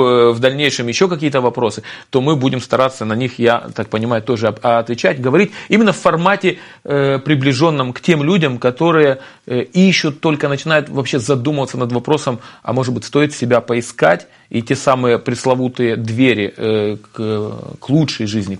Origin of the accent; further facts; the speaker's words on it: Moldova; Я из Молдавии, на самом деле.